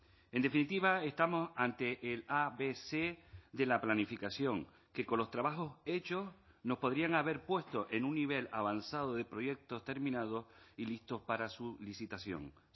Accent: Canary Islands, Spain; Yo soy de La Palma, como ustedes saben

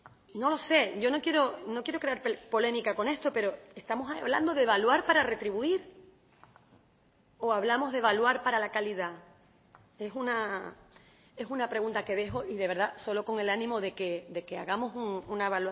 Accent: Fuerteventura, Canary Islands, Spain; yo soy majorera, existe un parque tecnológico en Fuerteventura

